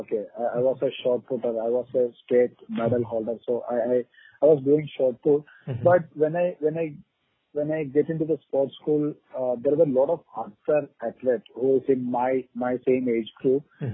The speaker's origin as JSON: {"language": "English", "region": "Kerala", "country": "India", "said": "because I'm from Kerala, and Kerala is not really good for hockey."}